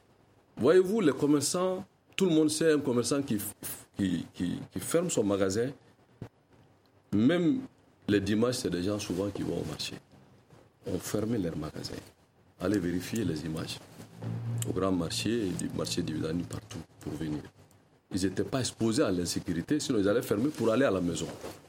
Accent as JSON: {"language": "French", "country": "Mali", "said": "on est tous des Maliens"}